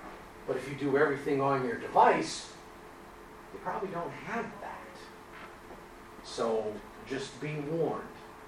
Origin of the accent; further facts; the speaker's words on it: Sutton, Massachusetts, United States; I'm an elected selectman in my hometown. And in on October, on a Monday night, we have town meeting. And if you're willing to go to Sutton, Massachusetts and sit in the audience